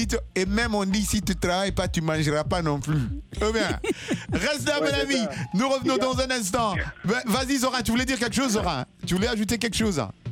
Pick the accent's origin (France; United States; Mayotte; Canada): United States; On ne peut pas me déporter ici parce que je suis américain, mon ami.